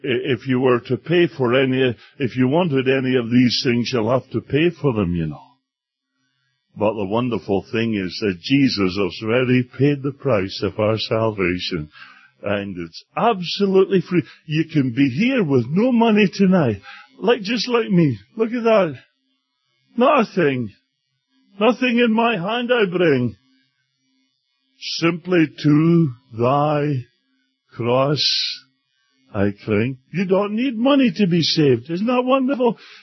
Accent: Scotland, United Kingdom; I'm a Scotsman.

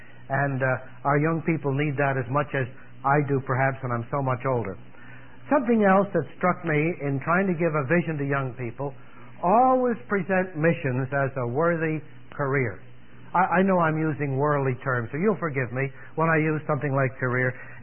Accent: New Jersey, United States; And we grew up in New Jersey because he went into New York Harbor every day in connection with his work with a large shipping company.

